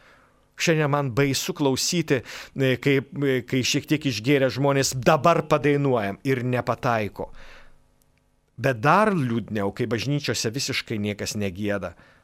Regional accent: Šakiai, Marijampolė County, Lithuania; aš esu kilęs iš Šakių ir užaugau tiesiog ne mokykloje, o bažnyčioje

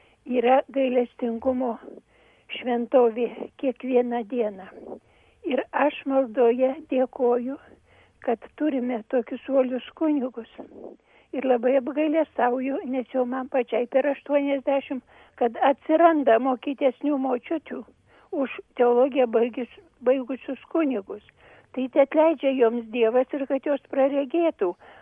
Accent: Druskininkai, Alytus County, Lithuania; esu iš Druskininkų.

